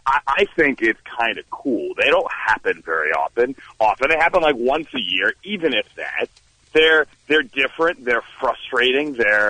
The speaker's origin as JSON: {"language": "English", "country": "United States", "said": "Well, I don't know all the intricacies of hockey because I'm an American"}